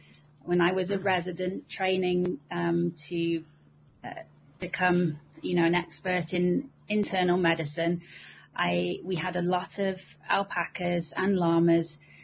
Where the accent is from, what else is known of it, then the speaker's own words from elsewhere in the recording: United Kingdom; accent: British; I am obviously British from my accent.